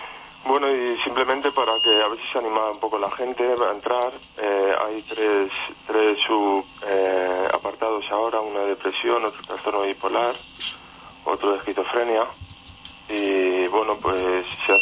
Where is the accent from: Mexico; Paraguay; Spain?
Spain; Madrid, Community of Madrid; Está bien, yo soy de Madrid.